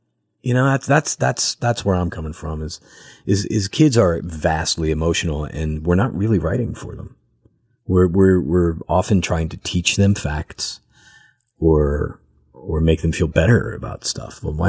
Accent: Pennsylvania, United States; I'm from like right outside of Philadelphia.

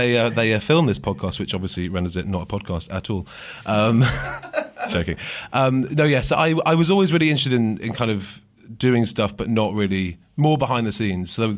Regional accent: Hale, North West England, United Kingdom; I'm actually from a little village called Hale in Manchester.

